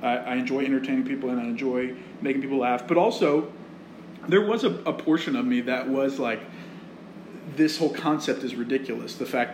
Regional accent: the South, United States; I was brought up in the South and very much brought up in a non-denominational church my entire life.

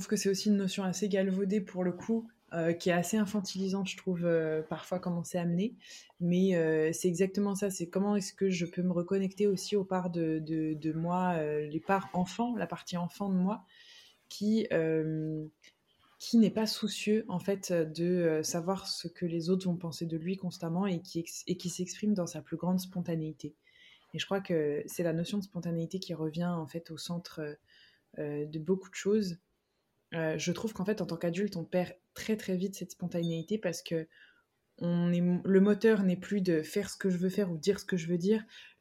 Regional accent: France; moi, je parle de la France parce que je suis française

